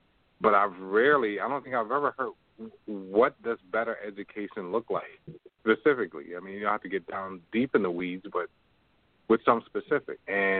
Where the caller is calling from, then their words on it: Toronto, Ontario, Canada; Right now I'm calling you from Toronto, Canada.